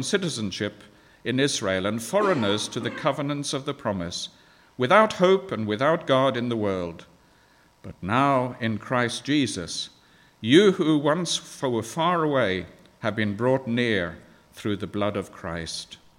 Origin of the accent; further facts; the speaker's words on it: Zambia; I grew up in Zambia, and at one stage, there was a division between